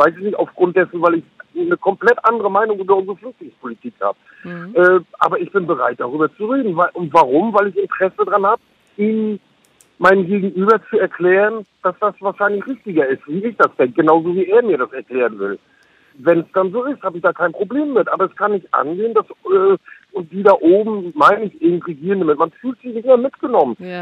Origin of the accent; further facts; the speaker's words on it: East Germany, Germany; moved away as an adult; now in Kiel, Germany; Ich bin in der DDR aufgewachsen. Nach der Wende hat mich dann hier oben nach Kiel verschlagen und so weiter. Bin 50 Jahre alt